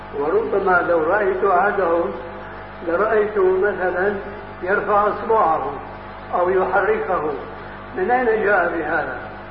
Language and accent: Arabic; Syria; لابد أنكم سمعتم بحجب معروف هنا وعندنا في سوريا